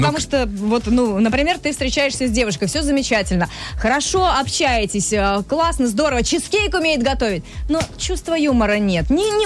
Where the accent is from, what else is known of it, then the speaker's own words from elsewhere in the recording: Kazan, Tatarstan, Russia; Я же из Казани родом когда-то, да.